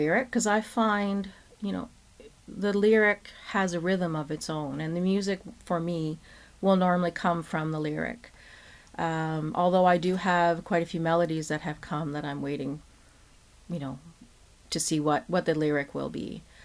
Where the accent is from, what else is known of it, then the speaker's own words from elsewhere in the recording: Canada; I'm French Canadian, so I grew up listening to fiddle music and, you know, Acadian kind of music.